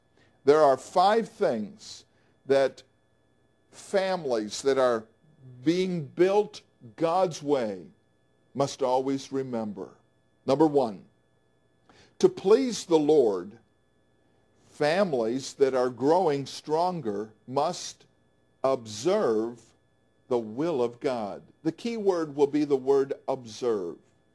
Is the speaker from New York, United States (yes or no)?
yes; New York, United States; But when I was a little boy growing up in Western New York, I began my lifelong love of trains.